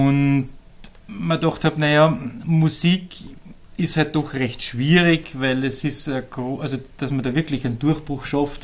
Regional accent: Upper Austria, Austria; born there; Ich bin eigentlich ein geborener Oberösterreicher, komme aus einer Nicht-Medizinerfamilie

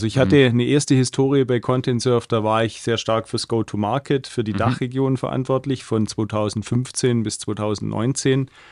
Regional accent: Swabia, Germany; now in Munich, Germany; Münchner, genau. Nicht gebürtig, aber ich lebe hier als Schwabe, als Exilschwabe seit 16 Jahren sozusagen.

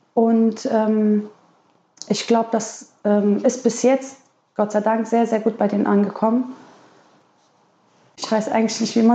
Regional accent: Stolberg, Germany; Also ich fühle mich sehr wohl in Stolberg und mag auch meine Stadt. Also ich bin hier in meiner Heimatstadt, sag ich mal so jetzt.

